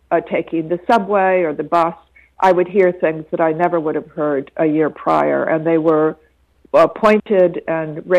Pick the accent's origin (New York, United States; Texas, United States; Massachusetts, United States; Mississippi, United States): New York, United States; as an American who has lived outside of my country for many years, but still is rooted, most especially in New York